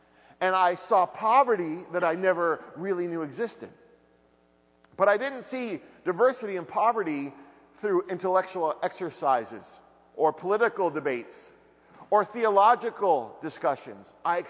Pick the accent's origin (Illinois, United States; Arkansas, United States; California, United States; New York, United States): New York, United States; Syracuse; I grew up in Syracuse, New York, in a fairly traditional Italian Roman Catholic family, which means I was raised on gluten and guilt.